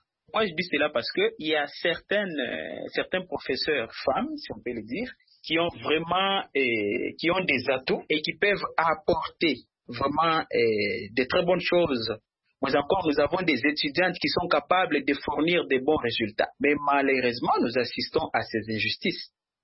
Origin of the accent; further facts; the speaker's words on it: DR Congo; j'aimerais juste parler sur la réalité qui se passe ici chez nous en RDC.